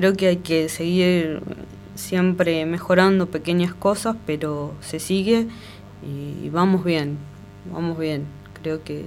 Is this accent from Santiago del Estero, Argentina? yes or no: yes; Santiago del Estero, Argentina; Bueno, soy de Santiago del Estero.